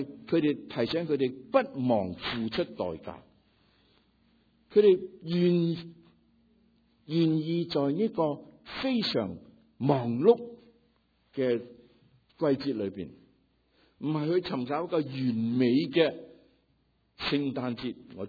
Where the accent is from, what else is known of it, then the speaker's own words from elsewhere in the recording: Guangdong, China; 是我们广东人没有的